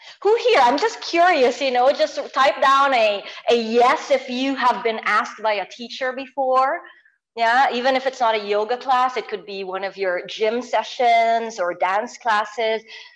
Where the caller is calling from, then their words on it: Manila, Metro Manila, Philippines; I am in the Philippines. I'm calling from Manila